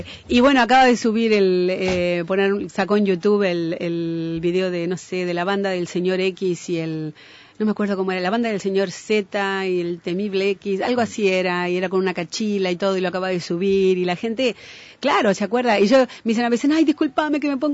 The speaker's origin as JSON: {"language": "Spanish", "region": "Montevideo", "country": "Uruguay", "tie": "born or raised there", "said": "nací cuando vivíamos en Juan Polié, 18, por ahí. Pero yo siempre digo, yo crecí en el centro. Yo crecí en Colonia, entre Ejido y Yaguarón. Ahí fue mi vida."}